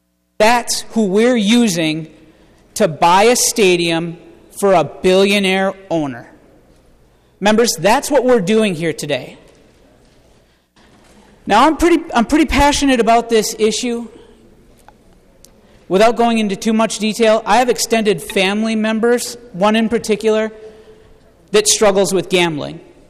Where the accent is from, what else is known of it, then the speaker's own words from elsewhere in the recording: Brooklyn Park, Minnesota, United States; even right here in St. Paul, back in my hometown of Brooklyn Park.